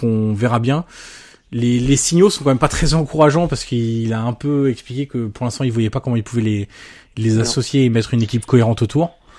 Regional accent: France; vu qu'on est français.

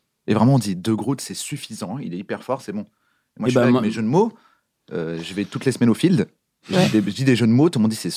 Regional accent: France; on est français

